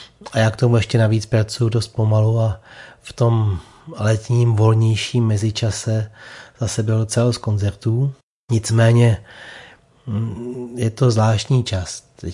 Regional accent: Kladno, Central Bohemian Region, Czechia; Takovým místem by jistě mohl být dům mého dětství v Kladně ve Slánské ulici.

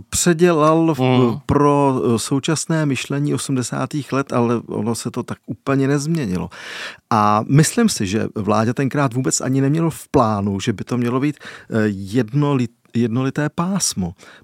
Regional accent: Beroun, Central Bohemian Region, Czechia; born there; jsem se právě díky různým vazbám s muzikantama v mém rodišti v Berouně setkal s pár texty

